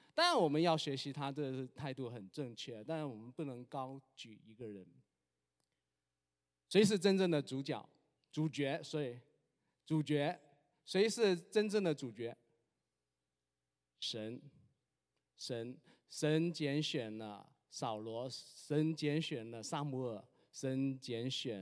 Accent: southern China, China; 大概我是南方长大的啊，我个子比较高哈

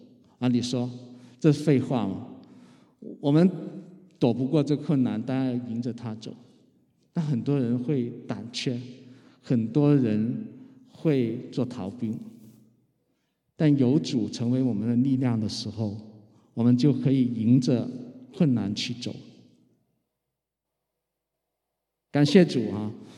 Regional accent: Guangzhou, Guangdong, China; now in North America; 因为我从小在国内教育长大，但是我从小又受香港 港台文化的熏陶啊，从小在啊，我在广州啊，从小就听啊粤语流行歌长大，看 TVB 的剧集啊。

